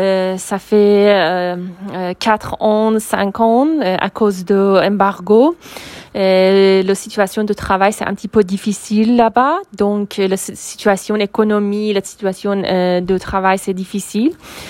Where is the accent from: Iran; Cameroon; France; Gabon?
Iran; Tehran, Tehran Province; je suis iranienne. Je suis née à Téhéran